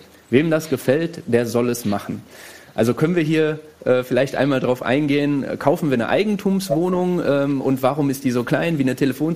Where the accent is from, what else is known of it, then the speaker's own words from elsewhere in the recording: Altena, North Rhine-Westphalia, Germany; also ich bin in Altena groß geworden und ich kenne Altena sehr gut.